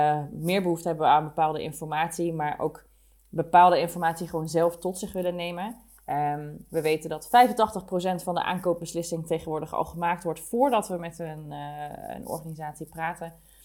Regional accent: Mierlo, North Brabant, Netherlands; now in Eindhoven, Netherlands; want ik woon nu dus weer in Eindhoven. Ik ben ook geboren in Eindhoven. Ik heb mijn eerste levensjaren in Eindhoven gezeten. Mm-hmm. En daarna zijn we naar Mierlo verhuisd. Nou, dat is nou ook niet echt heel ver van Eindhoven vandaan.

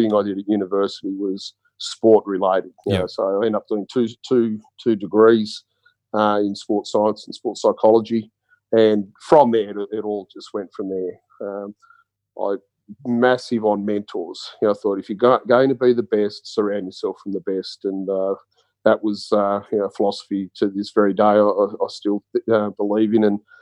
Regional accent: Canberra, Australian Capital Territory, Australia; So I grew up in Canberra.

